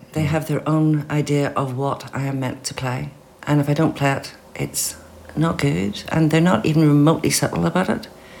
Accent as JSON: {"language": "English", "country": "Ireland", "said": "I know I'm Irish, but I've never played Irish music before."}